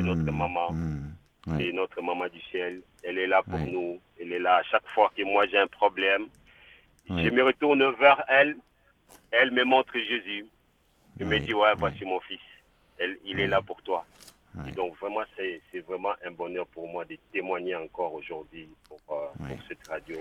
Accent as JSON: {"language": "French", "region": "Kinshasa", "country": "DR Congo", "said": "Moi qui étais Légion de Marie, parce que je suis originaire de Kinshasa"}